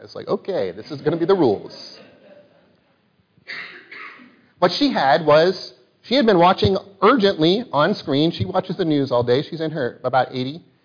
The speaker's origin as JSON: {"language": "English", "region": "Pennsylvania", "country": "United States", "said": "We're both from Western Pennsylvania."}